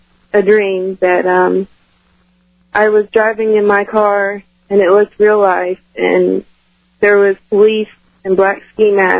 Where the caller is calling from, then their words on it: Missouri, United States; I'm calling from Missouri, Alex.